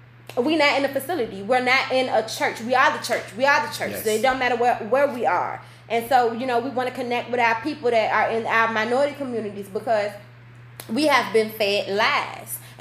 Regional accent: Virginia, United States; Just like I'm a Virginian because I'm from Virginia type of thing

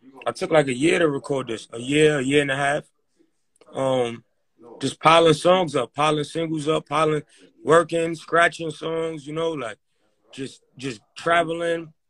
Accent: New York City, New York, United States; For those who don't know, I'm from Harlem, the East Side, Wagner.

